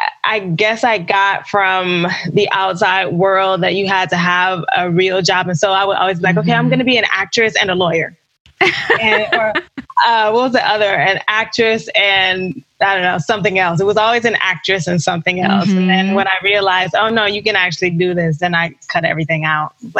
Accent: Detroit, Michigan, United States; also born or lived in New York; I was born and raised in Detroit, and I went to college in Ann Arbor, Michigan, at University of Michigan.

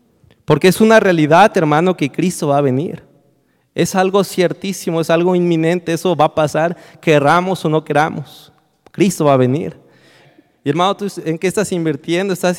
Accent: Mexico; Así somos los mexicanos. Los mexicanos dejamos todo al último momento.

